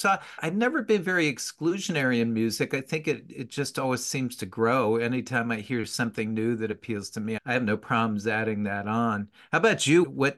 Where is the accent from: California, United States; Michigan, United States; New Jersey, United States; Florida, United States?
New Jersey, United States; also born or lived in England; Yeah, I love to say that I grew up in God's country, and that was New Jersey. And I did spend a couple of years in England as well when I was a kid. My mom's British.